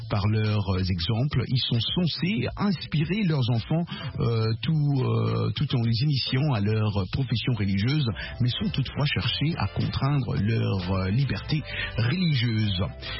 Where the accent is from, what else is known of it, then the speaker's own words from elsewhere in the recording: Dimbelenge, Kasaï-Central, DR Congo; on salue tous nos amis qui nous captent aussi et partout là-bas et surtout chez moi à Dimbelenge.